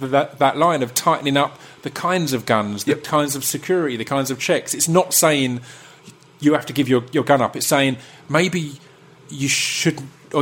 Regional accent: East of England, United Kingdom; Again, I come from Essex, and I don't come from wealth.

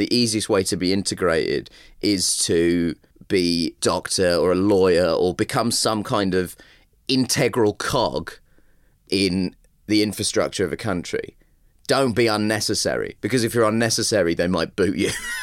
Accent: United Kingdom; The comedy came from the culture clash growing up as a British Asian person

